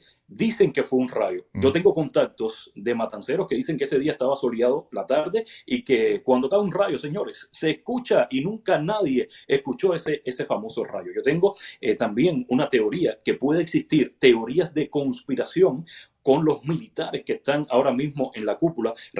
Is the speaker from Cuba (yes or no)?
yes; Cuba; Eso me demuestra a mí como cubano que ya estamos decididos por alcanzar la democracia, la libertad